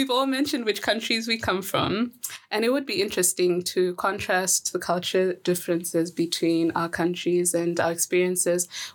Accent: Zambia; and I am from Zambia.

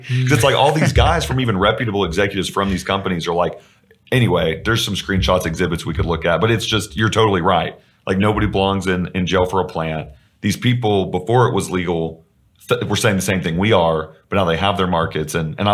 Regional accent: Texas, United States; Like, we're from Texas. You're not going to talk to us like that.

